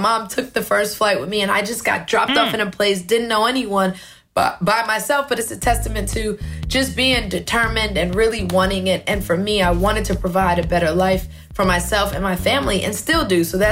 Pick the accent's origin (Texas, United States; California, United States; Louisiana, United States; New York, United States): New York, United States; Brooklyn; Like, my mom was born in the Marcy Projects. I grew up in Brooklyn.